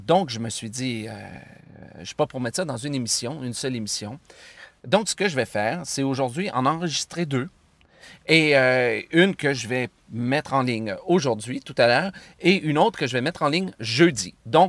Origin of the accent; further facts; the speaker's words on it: Quebec, Canada; je suis Québécois